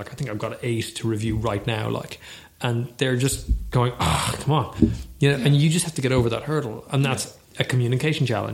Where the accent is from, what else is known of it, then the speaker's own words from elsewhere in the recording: Ireland; I mean, we are Irish, right?